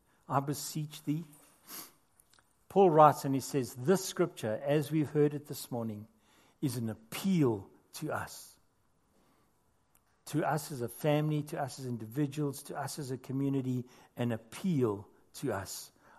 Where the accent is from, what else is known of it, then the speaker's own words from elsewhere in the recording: South Africa; accent: South African; as you can hear from my accent, it was a South African government stamp on it